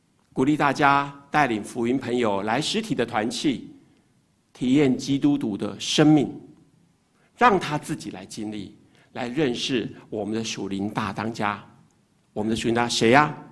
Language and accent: Chinese; Taipei, Taiwan; 弟兄虽然从小是在台北，在都市里头长大，但每年暑假呢，我都会回到老家，在台湾的中部台中有个地方叫东势，那里是产飓风葡萄的地方